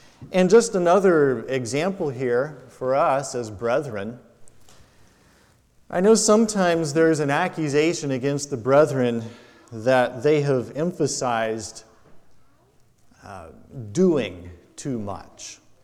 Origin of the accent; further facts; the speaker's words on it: United States; One of the things I've realized as I've traveled and met Christians from other countries is, as an American believer, I kind of had this attitude that we were somehow superior.